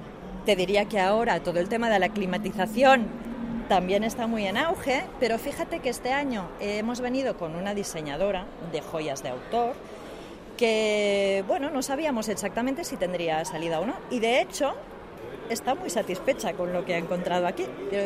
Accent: Catalonia, Spain; estamos en la zona de Cataluña, donde el carácter catalán también es un poco parecido al checo, ¿eh? Es como somos más reservados

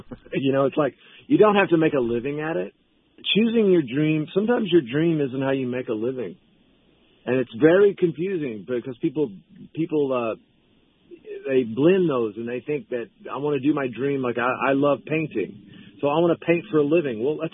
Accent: Texas, United States; I'm an Anglo from Texas, and I grew up on a farm and stuff.

